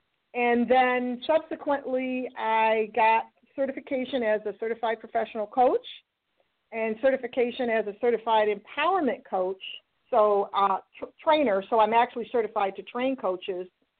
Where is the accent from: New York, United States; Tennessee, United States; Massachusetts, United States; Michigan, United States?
Michigan, United States; Detroit; I grew up predominantly in Detroit. I went to Cass Tech, and, you know, that's one of the schools that is pretty well known and ended up going to Wayne State University.